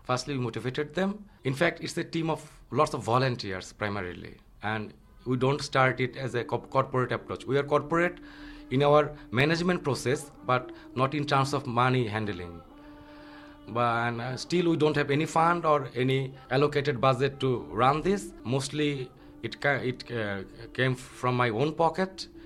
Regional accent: Dhaka, Dhaka Division, Bangladesh; I was born and brought up in Dhaka. In fact, you may call me a city boy.

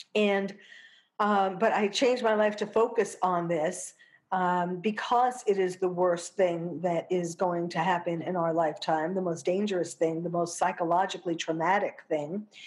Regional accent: New York City, New York, United States; now in Los Angeles, United States; I was born and bred in New York. I currently live in LA, but you can't take the New York out of the girl, even if you take the girl out of New York.

